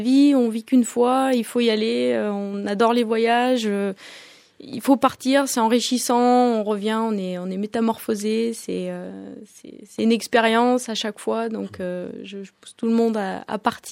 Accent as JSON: {"language": "French", "town": "Val Thorens", "region": "Auvergne-Rhône-Alpes", "country": "France", "tie": "born or raised there", "said": "Alors je viens de la Savoie, j'habite en Savoie, j'ai grandi à Val Thorens"}